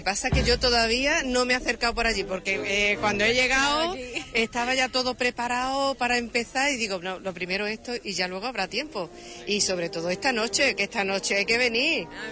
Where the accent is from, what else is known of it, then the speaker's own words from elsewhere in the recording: Huelva, Andalusia, Spain; yo como buena onubense aquí